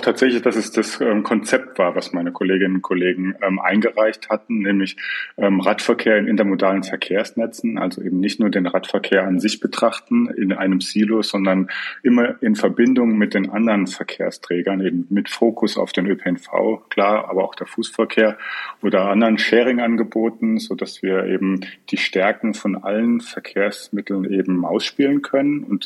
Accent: Mannheim, Baden-Württemberg, Germany; born there; also born or lived in Hamburg; now in Berlin, Germany; Ich bin gebürtiger Mannheimer und lebe jetzt aber schon seit 2014 in Berlin.

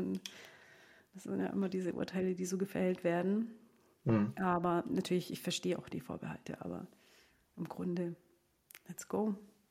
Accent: Bavaria, Germany; Also ich komme aus dem Allgäu, in die Stadt waren es 10 Kilometer.

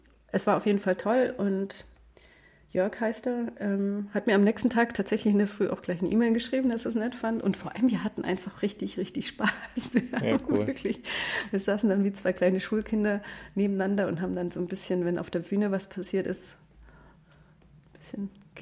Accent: Bavaria, Germany; ich komme aus dem Allgäu und im südlichsten Bayern, da ist alles halt nur schwarz.

